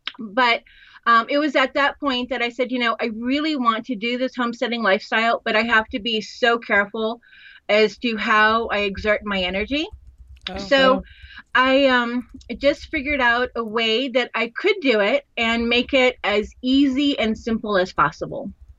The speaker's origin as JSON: {"language": "English", "town": "Miami", "region": "Florida", "country": "United States", "tie": "born or raised there", "said": "And I was also fortunate growing up in Miami. We had a mango tree. We had orange trees and grapefruit trees."}